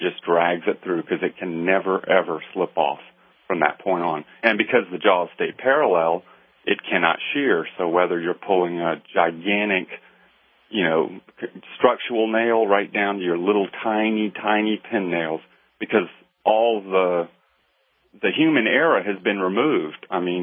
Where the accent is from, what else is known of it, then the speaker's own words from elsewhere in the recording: Charleston, South Carolina, United States; I grew up doing contracting in Charleston, South Carolina with the old Charleston homes